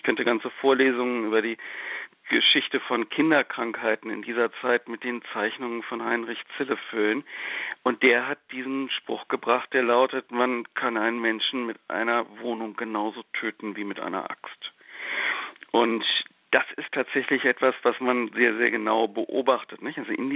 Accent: Hamburg, Germany; Also ich kann das bestätigen für meine Heimatstadt Hamburg

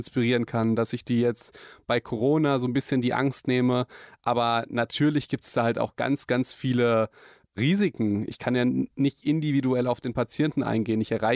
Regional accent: Hagen, North Rhine-Westphalia, Germany; also ich komme aus einer kleinen Stadt, also ich komme aus Hagen

